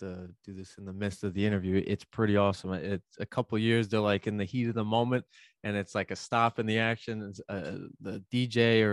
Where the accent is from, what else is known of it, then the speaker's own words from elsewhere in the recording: Ronkonkoma, New York, United States; especially if you're in the middle of the island, like I grew up in Ronkonkoma.